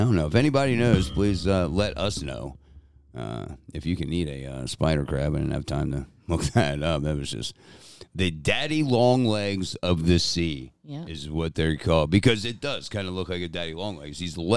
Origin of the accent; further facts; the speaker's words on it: East Coast, United States; And I love crabs. I'm from the East Coast. I've been eating like steam crabs.